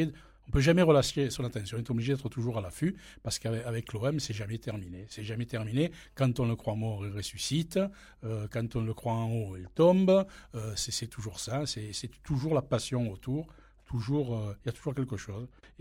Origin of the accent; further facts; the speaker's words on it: Marseille, Provence-Alpes-Côte d'Azur, France; Je viens de France, oui, Marseille.